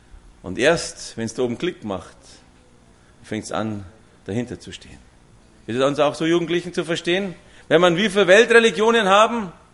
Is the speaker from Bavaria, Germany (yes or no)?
yes; Raisting, Bavaria, Germany; da war es bei uns in der Gegend, wo ich aufgewachsen bin, in Raisting, da gibt es so eine weiße Hügel, eingehüllte Sender.